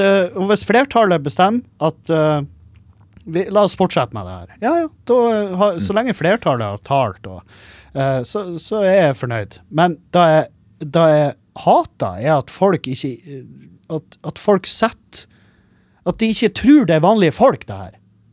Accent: Halsa, Nordland, Norway; jeg vokste opp på Halsa i Meløy

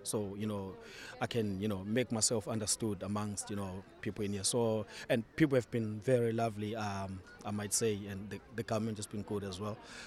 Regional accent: Zimbabwe; now in Waterford, Ireland; So I'm from Zimbabwe.

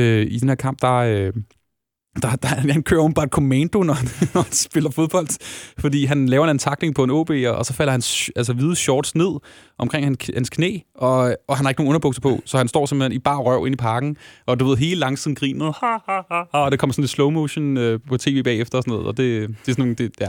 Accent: Lyngby, Capital Region of Denmark, Denmark; Jeg er født og opvokset i Lyngby

